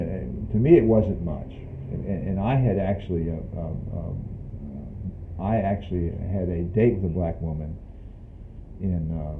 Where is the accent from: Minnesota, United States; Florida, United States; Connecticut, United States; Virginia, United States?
Virginia, United States; Alexandria; I was from Alexandria. That we had one, a couple other Virginians, and one kid from Alabama, and otherwise New Jersey, New York.